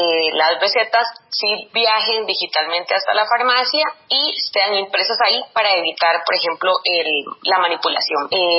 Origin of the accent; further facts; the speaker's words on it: Costa Rica; hace un resumen de varios elementos de cómo nos identificamos como costarricenses, ¿verdad? Como ticos.